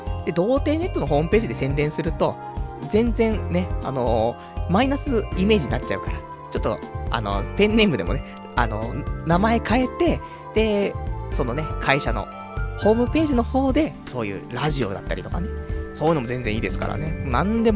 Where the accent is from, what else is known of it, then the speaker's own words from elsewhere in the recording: Saitama, Japan; 私埼玉出身ですから